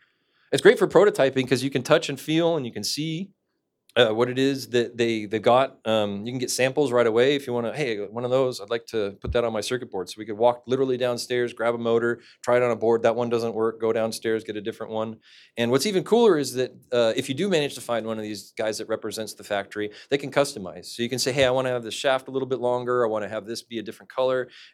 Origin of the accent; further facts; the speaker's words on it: Portland, Oregon, United States; They're also from my hometown of Portland, Oregon.